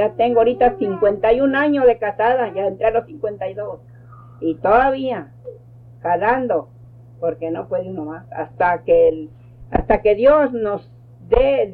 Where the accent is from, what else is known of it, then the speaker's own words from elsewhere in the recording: United States; also born or lived in Mexico; como nosotros crecimos casi aquí en Estados Unidos, no me acuerdo yo allá.